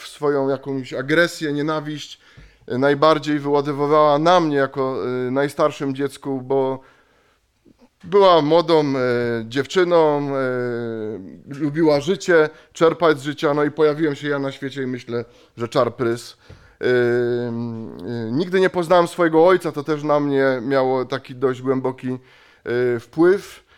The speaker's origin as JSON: {"language": "Polish", "town": "Zabrze", "region": "Silesian Voivodeship", "country": "Poland", "tie": "born or raised there", "said": "bo stamtąd pochodzę, z Zabrza, ze Śląska, tam mieszkałem, tam dorastałem"}